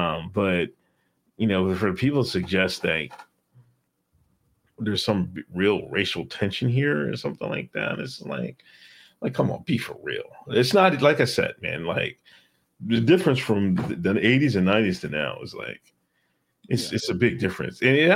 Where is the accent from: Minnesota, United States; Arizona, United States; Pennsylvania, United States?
Pennsylvania, United States; Exton; Like, I grew up in Exton, Pennsylvania, everybody knows, but like there was only like three Black families in the whole neighborhood